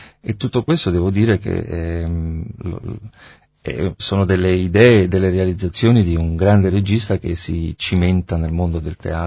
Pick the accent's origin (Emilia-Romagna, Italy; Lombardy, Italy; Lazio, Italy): Lazio, Italy; Rome; Io sono romano, ho 50 anni